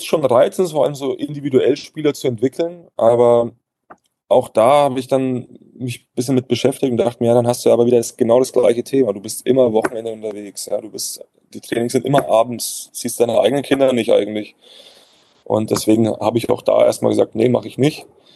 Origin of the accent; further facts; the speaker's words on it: Würzburg, Bavaria, Germany; dass ich das geschafft habe, in meiner Heimatstadt, mich da so durchzubeißen